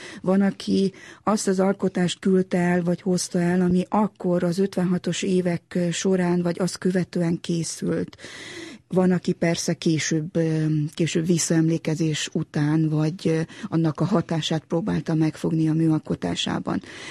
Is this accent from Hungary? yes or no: no; Transylvania, Romania; Én Erdélyben nőttem fel, én székely lány vagyok, és természetesen, mint erdélyi magyarnak